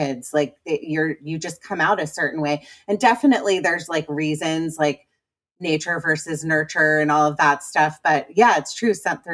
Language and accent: English; Potomac, Maryland, United States; So I'm a Washingtonian. I'm from Potomac, Maryland.